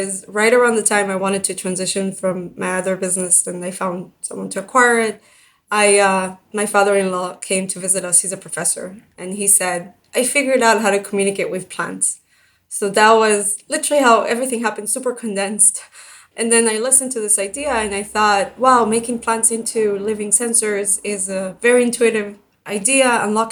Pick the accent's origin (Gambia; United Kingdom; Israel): Israel; English is a second language; I grew up in Israel. That's where I was born and raised.